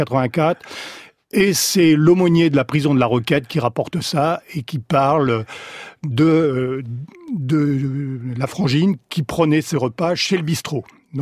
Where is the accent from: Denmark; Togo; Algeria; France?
France; Normandy; born there; je suis né en Normandie, je pense que ça a joué un peu